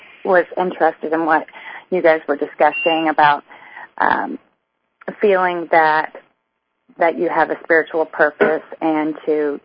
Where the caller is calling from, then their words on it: Indianapolis, Indiana, United States; I'm from Indianapolis, Indiana.